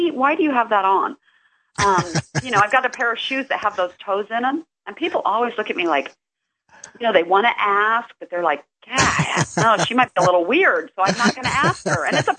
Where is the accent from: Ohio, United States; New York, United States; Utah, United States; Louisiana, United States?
Utah, United States; I was raised in Utah. I did a lot of my work in Utah.